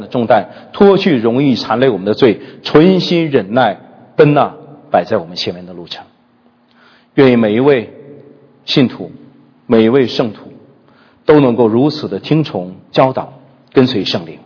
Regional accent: China; 回应恩典对于我们中国人来说好像不难啊。我们中国人常常有一句话叫做滴水之恩当涌泉相报

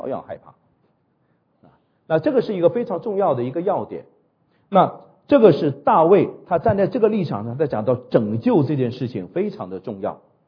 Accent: China; 我说我们中国人的概念和犹太人很大的不一样

